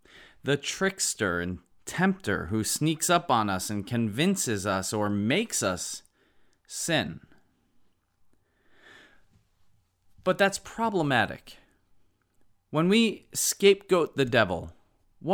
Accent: New Jersey, United States; He was actually a native of my home state, New Jersey.

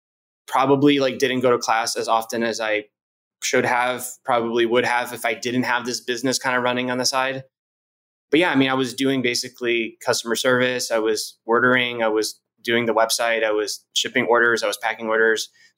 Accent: Tampa, Florida, United States; So I grew up in Tampa, Florida. I went to school in Tallahassee, Florida State University.

